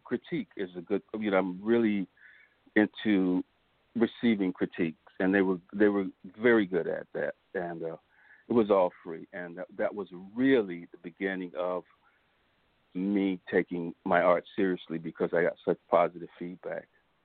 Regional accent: Merritt Island, Florida, United States; I grew up in Florida on the Space Coast, in a little town called Merritt Island.

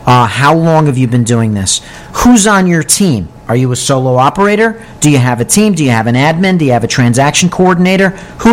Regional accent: Briarcliff Manor, New York, United States; we had a listing in my hometown of Briarcliff Manor.

